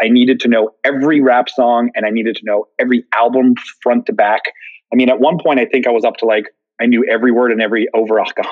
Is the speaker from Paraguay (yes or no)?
no; Philadelphia, Pennsylvania, United States; I grew up outside of Philly, and not many Black people are in my neighborhood.